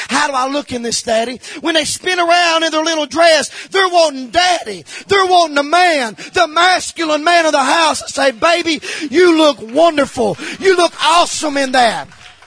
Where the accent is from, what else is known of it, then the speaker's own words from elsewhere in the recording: Walden's Creek, Tennessee, United States; I'm from Walden's Creek.